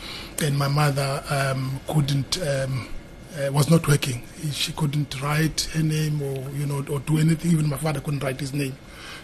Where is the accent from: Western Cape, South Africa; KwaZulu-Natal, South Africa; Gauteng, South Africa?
KwaZulu-Natal, South Africa; Tongaat; also born or lived in Mtunzini; I come from Tunzini. That's where I was born, and I grew up in Tongat, though.